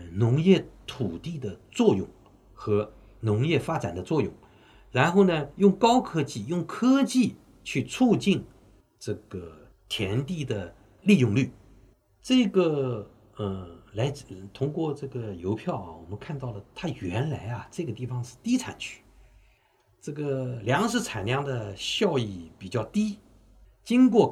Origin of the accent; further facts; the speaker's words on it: China; 我们中国人并不笨